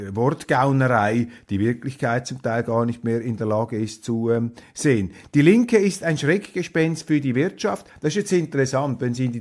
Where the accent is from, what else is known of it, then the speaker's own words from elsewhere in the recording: Switzerland; als Schweizer